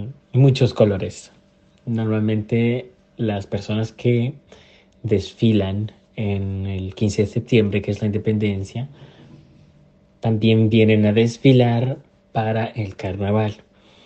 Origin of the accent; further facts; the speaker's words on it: Tegucigalpa, Francisco Morazán, Honduras; yo soy de Tegucigalpa, la capital